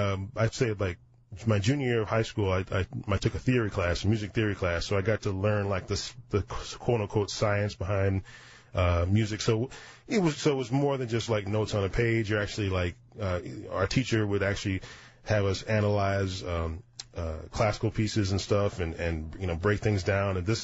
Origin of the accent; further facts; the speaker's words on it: Evanston, Illinois, United States; Evanston, Illinois.